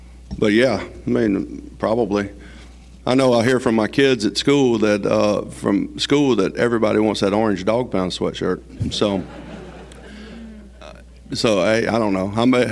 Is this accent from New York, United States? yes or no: no; Gadsden, Alabama, United States; Now, keep in mind, I grew up in Gadsden, Alabama.